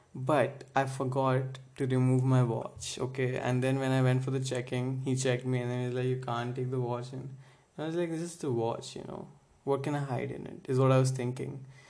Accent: Delhi, India; accent: Delhi; also born or lived in Mumbai; now in Hyderabad, India; This is my Delhi accent, all right? Please accept me.

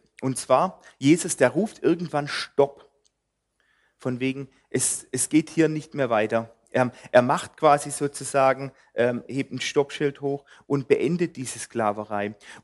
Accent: Germany; Und ich glaube, wir als Deutsche, wir wissen das auch, was passiert, wenn man Gottes Volk antastet.

